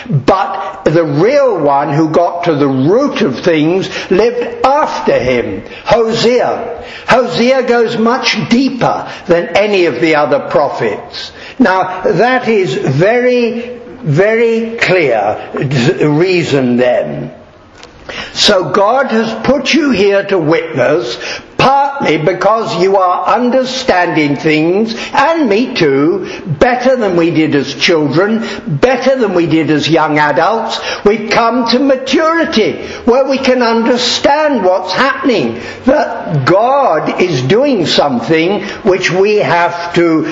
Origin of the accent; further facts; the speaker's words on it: India; born there; I was born in India as a member of the British Empire, and I had no doubt about it as I grew up.